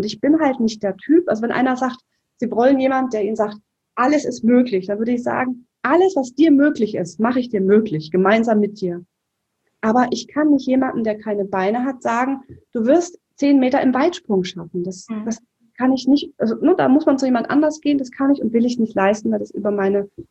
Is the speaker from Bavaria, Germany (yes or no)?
yes; Bavaria, Germany; Ich komme aus Bayern, man hört es ab und zu.